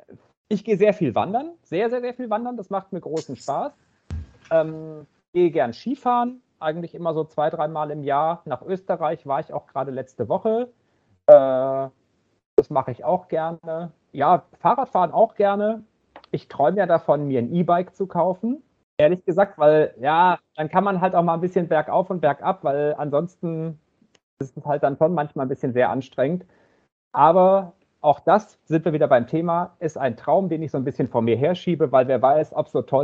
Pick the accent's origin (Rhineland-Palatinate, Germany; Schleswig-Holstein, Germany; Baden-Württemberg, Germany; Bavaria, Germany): Baden-Württemberg, Germany; Stuttgart; accent: Swabian; Ich bin ja aus Stuttgart und in Stuttgart spricht man ja ein fürchterliches Schwäbisch normalerweise. Und ich habe in eurem Alter habe ich auch ein bisschen anders gesprochen, nämlich auch Schwäbisch